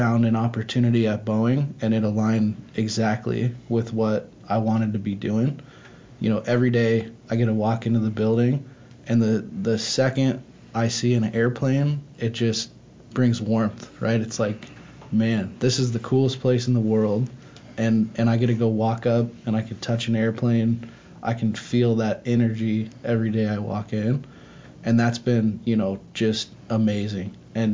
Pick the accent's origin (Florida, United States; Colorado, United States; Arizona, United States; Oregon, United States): Colorado, United States; Denver; I grew up in Denver, he would take me to the local Air Force base, and we would watch airplanes take off.